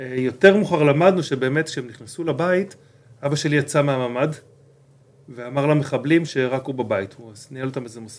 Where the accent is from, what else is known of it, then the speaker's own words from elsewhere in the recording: Nir Oz, Southern District, Israel; כן, נולדתי, גדלתי שם. קיבוץ, כמו שקיבוץ היה פעם, לינה משותפת עם החברים בבית ילדים